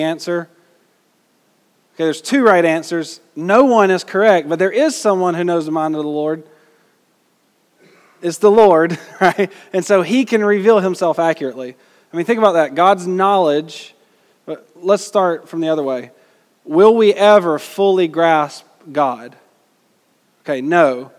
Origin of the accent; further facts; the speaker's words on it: Georgia, United States; Like, I'm from Georgia.